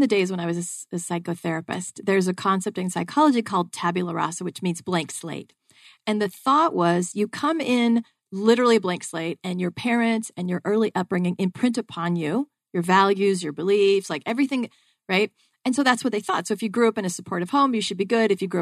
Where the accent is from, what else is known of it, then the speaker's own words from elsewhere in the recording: Ireland; Like I'm Irish and I brought in struggle. You know, we had the potato famine.